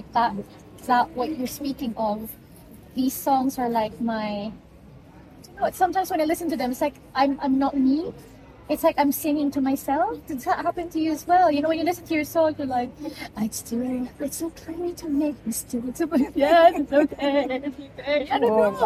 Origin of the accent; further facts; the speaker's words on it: Philippines; Oh, I shouldn't talk about me being Filipino or white people.